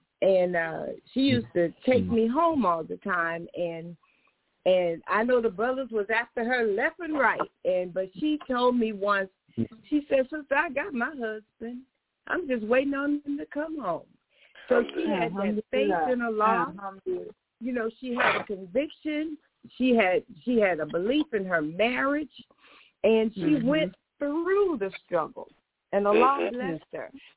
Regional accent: St. Louis, Missouri, United States; Thank you, Mark, for inviting me. I'm from St. Louis, Missouri, El Mukminun Islamic Center.

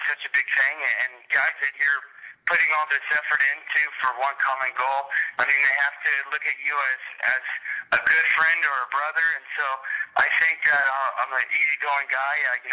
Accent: Kansas, United States; Well, I grew up in Kansas, and, I was a big basketball player and enjoyed playing basketball.

